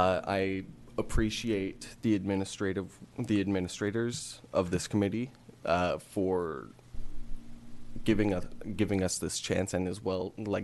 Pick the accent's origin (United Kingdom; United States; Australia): United States; Portland; I grew up in Portland primarily. I moved around a lot due to economic circumstances in my childhood. As a result, grew up very acutely aware of how the income inequality in Portland affects different groups.